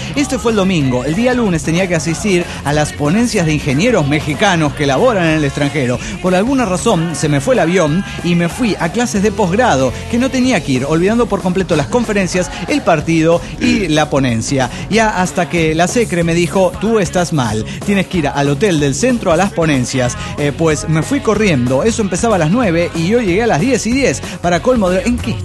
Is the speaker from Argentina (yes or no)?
no; Guatemala; les aviso que las guatemaltecas también aplican eso